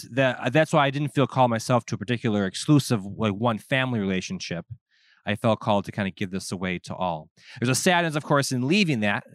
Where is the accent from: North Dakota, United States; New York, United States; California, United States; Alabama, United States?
New York, United States; now in Indiana, United States; I'm from New York. So I had to move here to Indiana.